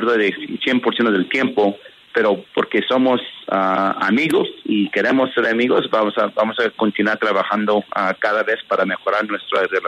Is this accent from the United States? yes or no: yes; United States; nosotros como americanos, norteamericanos, estamos aquí